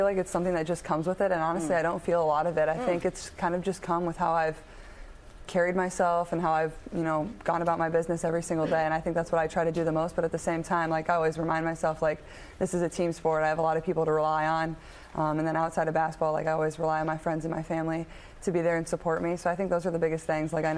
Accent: Iowa, United States; obviously I went to the University of Iowa. I'm from Iowa.

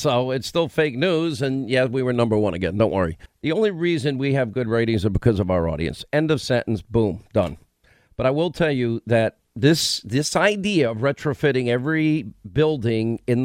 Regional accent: New York, United States; I grew up in New York. Here's what Long Island, New York is like.

